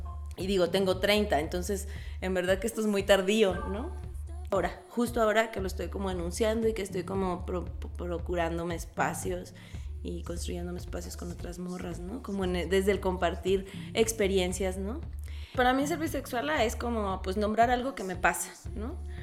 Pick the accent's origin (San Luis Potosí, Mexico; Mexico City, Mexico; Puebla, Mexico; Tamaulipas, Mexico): San Luis Potosí, Mexico; Soy bisexual y soy de San Luis Potosí.